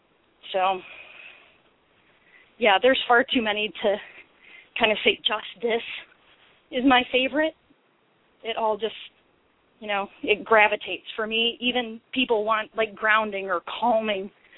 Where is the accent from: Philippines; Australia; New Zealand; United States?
United States; Midwest; to me, growing up in the Midwest, it was all about family, it was all about neighbors.